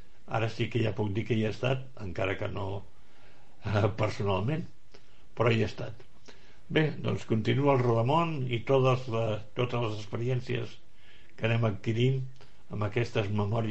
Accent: Barcelona, Catalonia, Spain; Jo, que sóc de Barcelona, que sóc de Gràcia

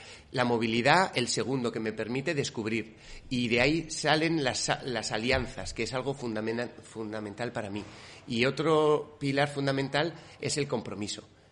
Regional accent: Basque Country, Spain; pues yo hago una cocina vasca, pues soy del País Vasco

